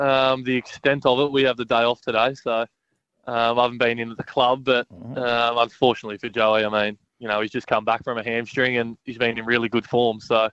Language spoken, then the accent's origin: English; Sydney, New South Wales, Australia; I grew up around Sydney and went to school in Sydney